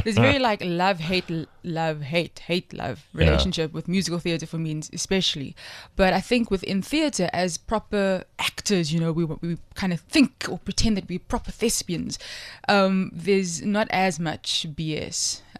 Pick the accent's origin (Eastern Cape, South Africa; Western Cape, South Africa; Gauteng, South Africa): Western Cape, South Africa; Strandfontein; I come from Strandfontein, which is, I would say, kind of a nicer version of Mitchell's Plain, next to Mitchell's Plain.